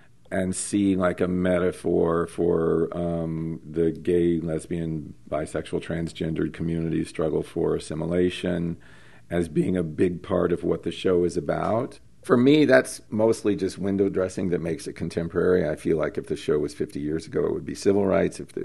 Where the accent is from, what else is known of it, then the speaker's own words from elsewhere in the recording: Marietta, Georgia, United States; I was. I grew up in Marietta, Georgia.